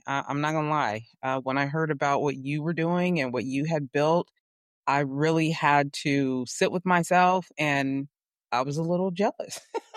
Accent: California, United States; we are from the Bay Area, the tech capital of the world, Silicon Valley. We moved out to Southern California and said we would never be in LA.

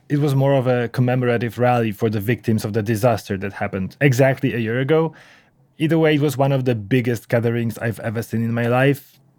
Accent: Poland; my home country Poland

